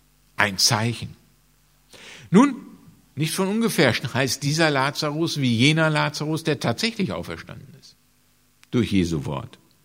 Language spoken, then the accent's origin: German; Gelsenkirchen, North Rhine-Westphalia, Germany; born there; ich bin ja in Gelsenkirchen-Horst geboren.